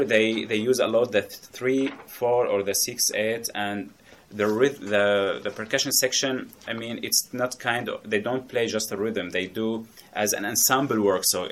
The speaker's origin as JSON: {"language": "English", "country": "Syria", "lives_now": "Qatar", "said": "So the challenges was that I came from Syria, and there is a different kind of music"}